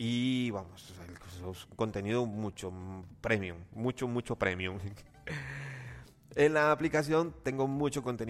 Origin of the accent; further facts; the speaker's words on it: Costa Rica; porque en mi pueblo no hay, así que tengo que trasladarme a la aldea siguiente, que son unos 30 minutos en auto para ir al cine de esa otra aldea. No son aldeas, no crean que Costa Rica vivimos tan atrás